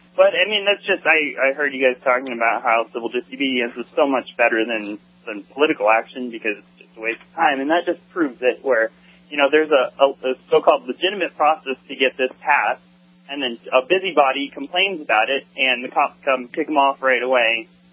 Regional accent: Florida, United States; I'm from Florida. People are stacked on top of each other. It's awful.

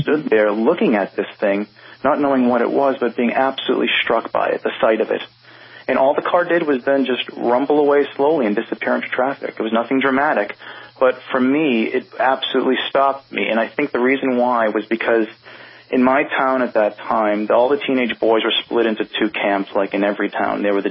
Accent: Massachusetts, United States; It was in 1986. I was 16 years old, living just outside of Boston in my hometown.

